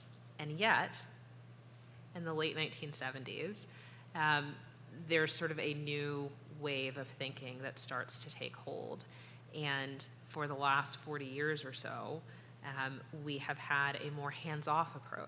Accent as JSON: {"language": "English", "region": "North Carolina", "country": "United States", "tie": "born or raised there", "said": "And I should say, I grew up in North Carolina, and so it is right in our Constitution, we're very proud of this"}